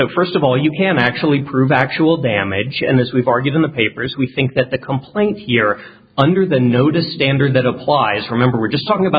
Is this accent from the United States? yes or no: yes; Washington, District of Columbia, United States; I'm from Washington, D.C.